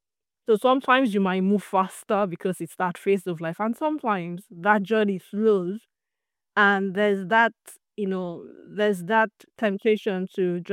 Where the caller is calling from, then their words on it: South East England, United Kingdom; Well, I'm joining from Buckinghamshire in the UK.